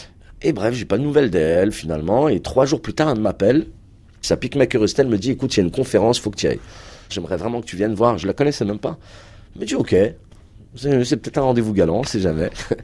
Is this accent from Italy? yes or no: no; Stains, Île-de-France, France; Ils sont arrivés en France dans les années 74. Et on a grandi à Stein, petite ville du 93.